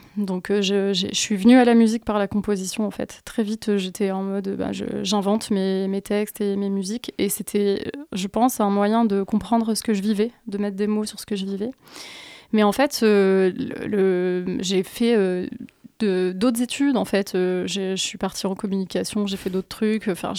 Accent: Grenoble, Auvergne-Rhône-Alpes, France; je suis native de Grenoble, je suis née à Échirolles et ensuite j'ai grandi à Cessinet puis à Cessin.

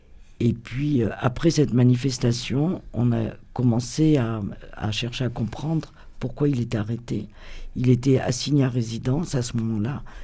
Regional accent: France; Parce qu'il y a beaucoup de villages abandonnés en Italie, comme chez nous en France d'ailleurs.

